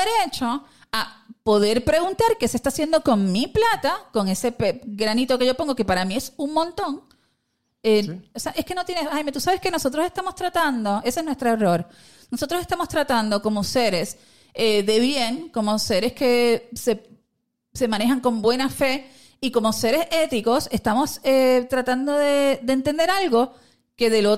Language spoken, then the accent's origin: Spanish; Puerto Rico; Nosotros, todos los puertorriqueños y las puertorriqueñas que vivimos en Puerto Rico, porque vamos a hacer esa distinción, somos ciudadanos americanos.